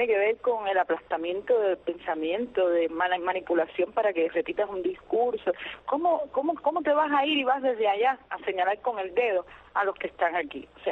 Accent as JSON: {"language": "Spanish", "country": "Cuba", "said": "somos cubanos"}